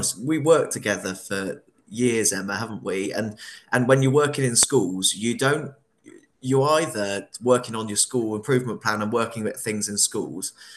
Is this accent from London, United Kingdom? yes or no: no; Penryn, South West England, United Kingdom; I grew up in Penryn and went to a little